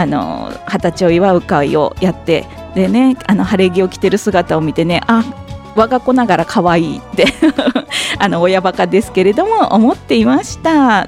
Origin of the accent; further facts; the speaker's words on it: Chiba, Japan; 千葉県山武地域を中心とした地域の情報を、千葉県生まれ千葉県育ちの私がいろんな切り口から紹介していきます。